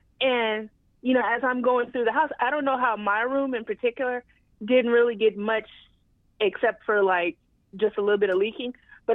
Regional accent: Texas, United States; I'm from Texas.

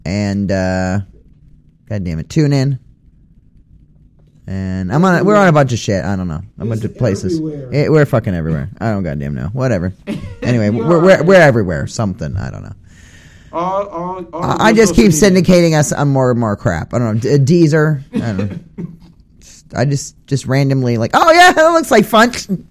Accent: Maine, United States; See, I'm from Northern Maine

